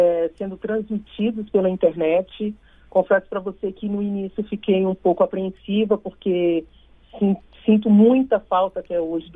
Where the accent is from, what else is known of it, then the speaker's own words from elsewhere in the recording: Sobradinho, Federal District, Brazil; Sim, eu venho de Sobradinho, e Sobradinho tem uma tradição muito forte do samba, né?